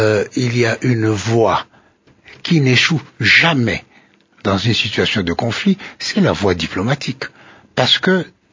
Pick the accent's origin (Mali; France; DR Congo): DR Congo; Mais en tant que Congolais, ceci est regrettable